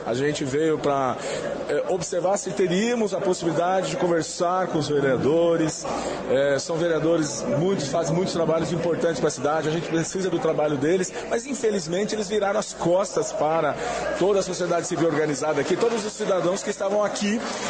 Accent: Brazil; Nós que somos brasileiros, que queremos um estado onde há o diálogo, onde há conversa

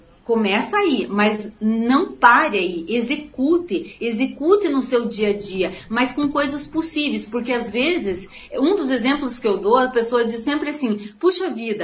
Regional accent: Tibagi, Paraná, Brazil; Eu sou paranaense, eu sou aqui do Paraná, eu sou, a minha família, eu morei no distrito de Tibagi chamado, eu me criei lá, uhum. Alto do Amparo

